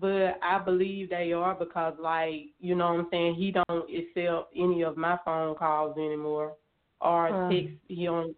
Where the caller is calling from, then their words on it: Georgia, United States; I'm calling from Georgia.